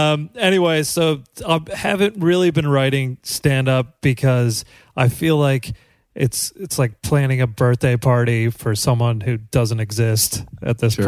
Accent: Kansas, United States; So there's a nostalgia group for the Johnson County where I grew up in Kansas.

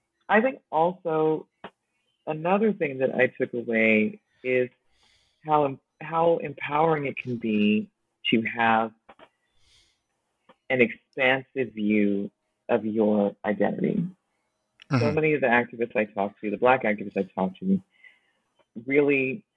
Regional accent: Brooklyn, New York, United States; growing up in Brooklyn, it's like folks were African, folks were Caribbean, folks were Latinx, folks were African-American.

